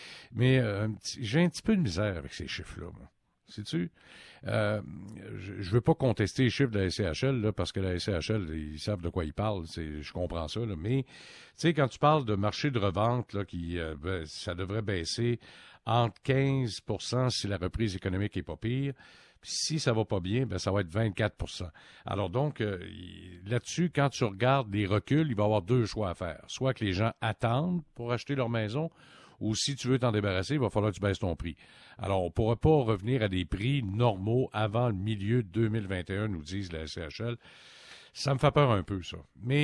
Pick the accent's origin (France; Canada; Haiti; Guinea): Canada; Quebec; chez nous, au Québec